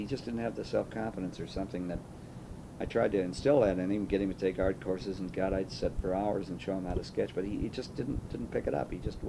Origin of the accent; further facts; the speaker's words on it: California, United States; I detest winter with a passion, not because I'm from California, but I just don't like cold weather.